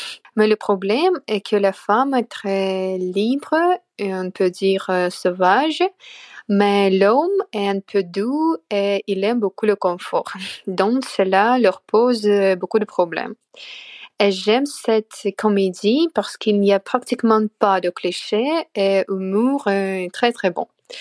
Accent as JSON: {"language": "French", "country": "Russia", "second_language": "French", "said": "je suis russe. J'écoute votre podcast depuis un an et ça m'aide beaucoup à progresser en français."}